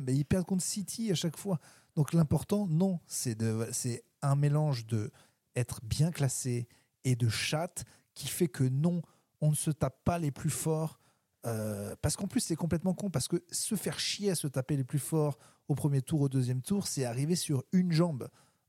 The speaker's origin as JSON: {"language": "French", "town": "Clermont-Ferrand", "region": "Auvergne-Rhône-Alpes", "country": "France", "said": "je suis de Clermont"}